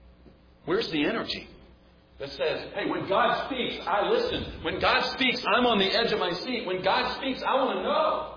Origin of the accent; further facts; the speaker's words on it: Kansas City, Missouri, United States; I am from Kansas City, Missouri, and the Kansas City Royals are in the World Series.